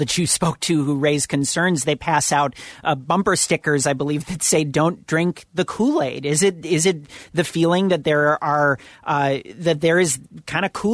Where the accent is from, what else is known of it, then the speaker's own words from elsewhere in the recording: Minnesota, United States; now in Southern California, United States; I have to say, growing up in Minnesota, I was actually confirmed at a church that I guess would fit the classical definition of a megachurch.